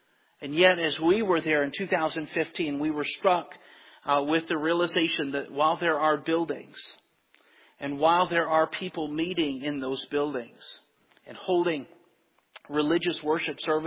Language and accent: English; Michigan, United States; I come from Michigan, as pastors already mentioned.